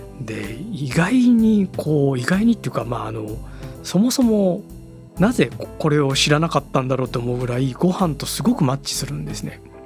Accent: Osaka, Japan; 大阪も僕関西出身なんですけど、関西というか大阪府出身なんですけど

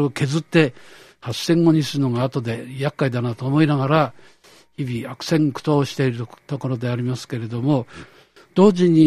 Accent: Fukushima, Japan; also born or lived in Tokyo; 私は東京生まれで戦争中に福島で育ったので、福島とは縁が深いんですけれども

